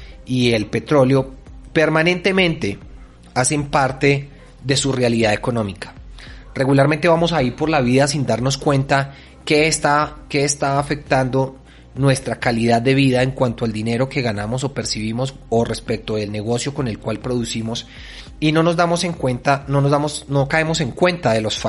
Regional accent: Colombia; para los que me están escuchando en Colombia, que es de donde yo soy

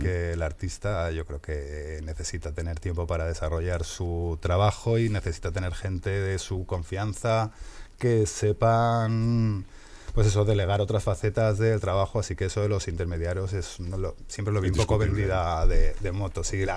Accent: Madrid, Community of Madrid, Spain; Soy madrileño, alguna vez me he ido al suelo porque llevo en moto desde los 16 años.

